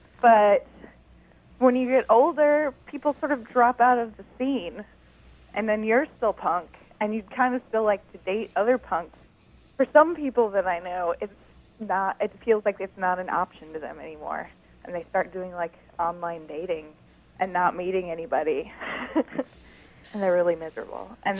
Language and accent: English; Portland, Oregon, United States; I'm 26 from Portland, Oregon, and I had a punk rock question.